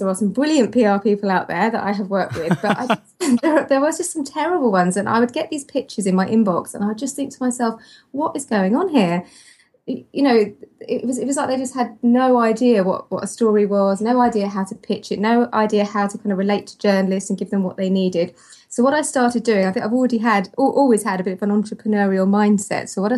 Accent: United Kingdom; being British, I also at this point need to mention the weather as well

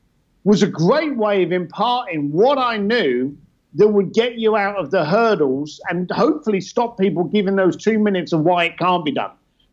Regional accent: London, United Kingdom; I'm a bricklayer from East London. I didn't come from money.

